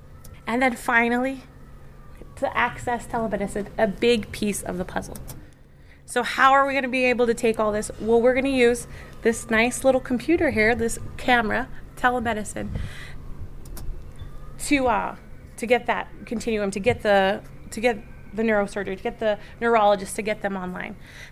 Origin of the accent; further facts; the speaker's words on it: Gallup, New Mexico, United States; So I am from Gallup, so this is near and dear to my heart, things like this that we can offer to people that are from here.